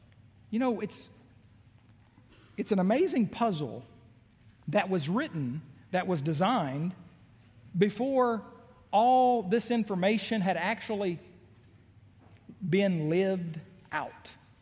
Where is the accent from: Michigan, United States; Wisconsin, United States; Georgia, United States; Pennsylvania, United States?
Georgia, United States; Macon; born there; I was told I was born in Macon, Georgia back in 1975.